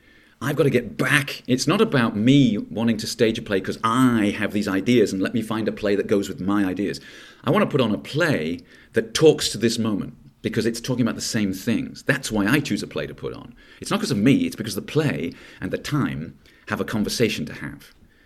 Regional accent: England, United Kingdom; also born or lived in Coventry; I come from the north of England. I grew up in the north of England, even though I was born in Coventry, but I grew up in the north of England.

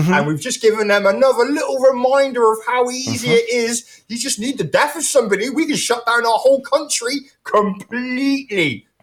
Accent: England, United Kingdom; as an Englishman, as a white Englishman

